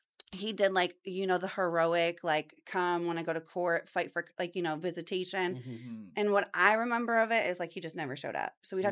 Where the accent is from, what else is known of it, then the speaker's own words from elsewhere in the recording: East Cleveland, Ohio, United States; So growing up, I grew up in East Cleveland. I'm a really proud Cleveland girl.